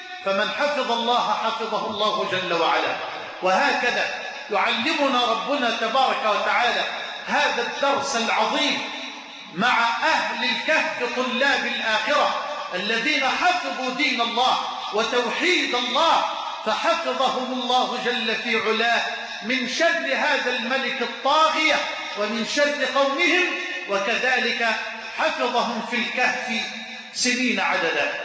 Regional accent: Egypt; بلدنا مصر

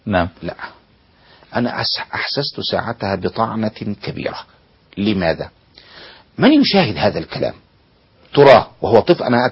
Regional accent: Egypt; أنا كمواطن مصري كنت في الخارج

